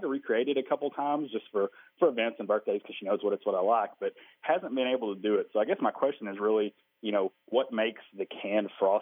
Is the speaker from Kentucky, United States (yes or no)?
yes; Kentucky, United States; now in Georgia, United States; I'm calling from Georgia. While I'm Kentucky proud, I got lured down to Georgia by a sweet Southern girl who could bake really good.